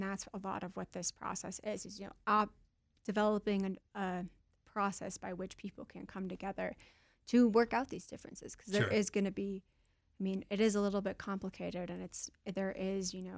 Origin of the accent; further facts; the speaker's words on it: Colorado, United States; So I'm originally from Colorado.